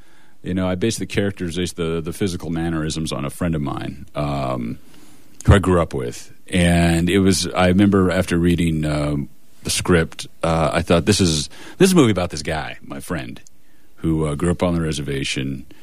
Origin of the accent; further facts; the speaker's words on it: Montana, United States; we're from Montana.